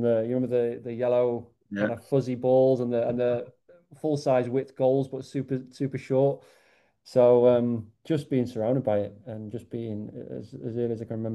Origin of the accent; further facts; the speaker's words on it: Sheffield, Yorkshire and the Humber, United Kingdom; I'm originally from Sheffield. I'm a big Sheffield United fan